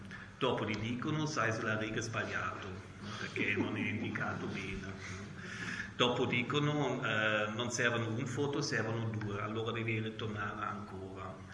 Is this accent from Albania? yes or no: no; Germany; Italian is a second language; now in Italy; Allora sono europeo, sono tedesco e mi serve di timbri